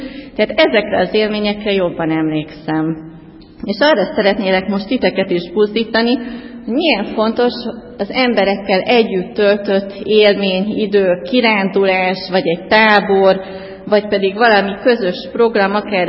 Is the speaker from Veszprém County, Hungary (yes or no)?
yes; Veszprém County, Hungary; akkor a Bakonyban nőttem fel, ahol szép nagy dombok voltak, meg hegyek